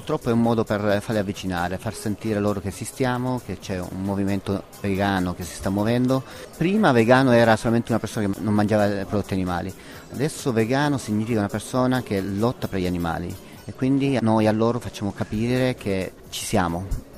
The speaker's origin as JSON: {"language": "Italian", "town": "Varallo Sesia", "region": "Piedmont", "country": "Italy", "said": "No, io sono di Varallo Sese, un paesino a 30 km da Borgo Manero."}